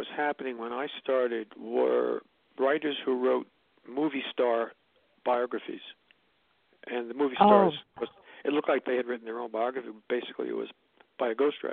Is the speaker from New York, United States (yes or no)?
yes; New York, United States; My family comes from Philadelphia, where they call it …, but where I grew up in New York, we're known as ….